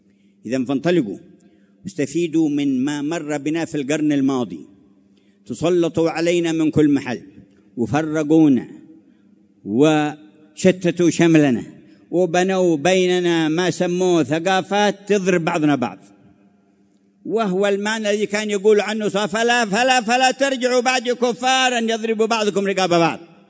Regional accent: Hadramaut, Yemen; كان أهل المدرسة عندنا في حضرموت يقولون

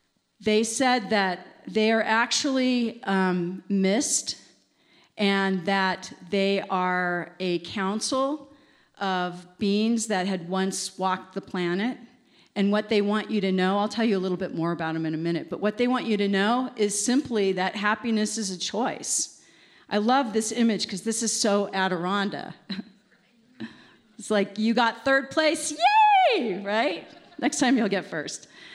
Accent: Los Angeles, California, United States; I'm from Los Angeles, California, and I was a marketing executive at the time

